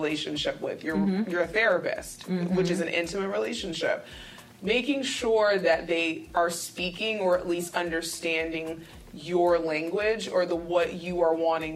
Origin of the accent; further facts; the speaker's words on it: Nigeria; I'm Nigerian, and in our language, there are so many like slangs and so many sayings that cannot be translated like clearly into the English language